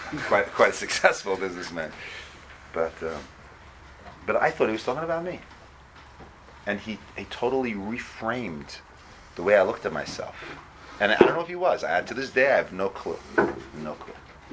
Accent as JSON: {"language": "English", "town": "Teaneck", "region": "New Jersey", "country": "United States", "said": "I was a kid from Teaneck, loved to play baseball, by the way."}